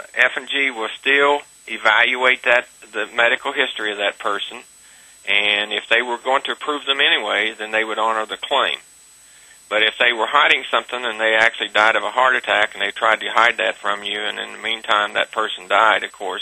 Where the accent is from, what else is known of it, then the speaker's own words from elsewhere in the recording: the South, United States; accent: southern; Other times, my southern accent kind of comes into play.